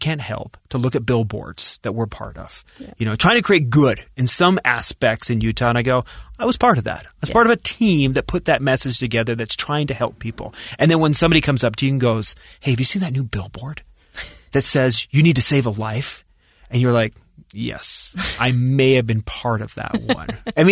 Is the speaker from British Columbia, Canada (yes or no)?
yes; Vancouver, British Columbia, Canada; But I grew up in Vancouver, Canada.